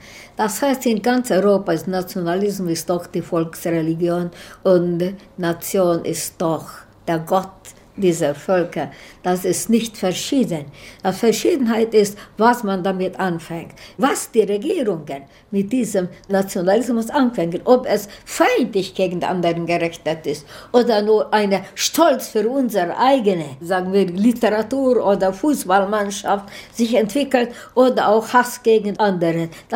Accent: Hungary; German is a second language; ich bin auch eine Ungarin und ich weiß, wie wichtig das gewesen war.

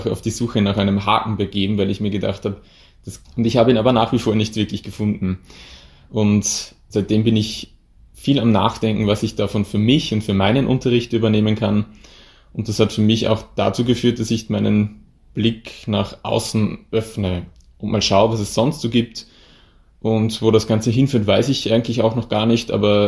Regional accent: Vienna, Austria; ich komme aus Wien

